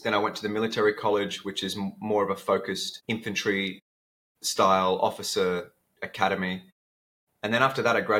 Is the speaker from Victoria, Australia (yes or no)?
no; Sydney, New South Wales, Australia; born there; now in Adelaide, Australia; So I was born in Sydney on the East Coast, and now I live in Adelaide. So I moved a bit all over the place with the military back in the day and settled in Adelaide because I met my partner here, and we've been here for 5 years now.